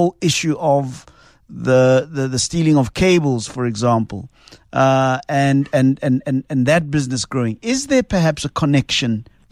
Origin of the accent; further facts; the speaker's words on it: Mamelodi, Gauteng, South Africa; I come from Mamelodi